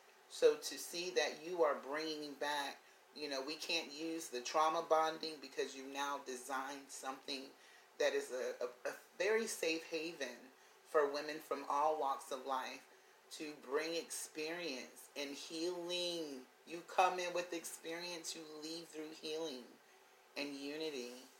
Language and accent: English; the South, United States; I'm from the South where you sat with elders and these times are gone.